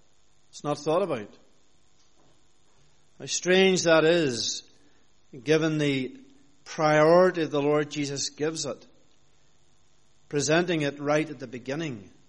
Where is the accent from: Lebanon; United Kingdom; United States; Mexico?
United Kingdom; Northern Ireland; as a child growing up in Northern Ireland